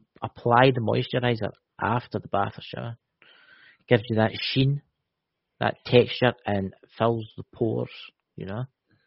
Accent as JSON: {"language": "English", "region": "Scotland", "country": "United Kingdom", "said": "Aye, I'm from Scotland, aye."}